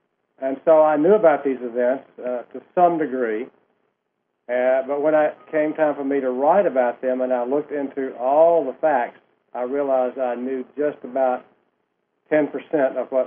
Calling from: Atlanta, Georgia, United States

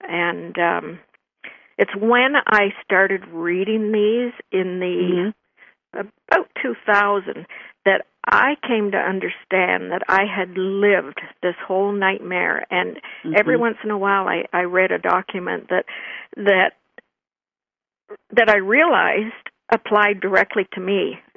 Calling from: Ontario, Canada; I'm calling in from Ontario, Canada.

